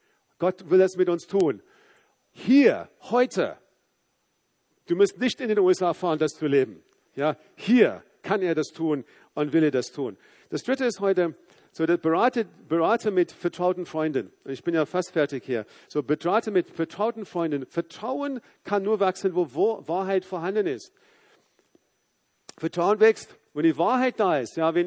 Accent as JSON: {"language": "German", "country": "South Africa", "lives_now": "Dresden, Germany", "said": "Südafrika. Ja, natürlich, ja. Wo ich herkomme."}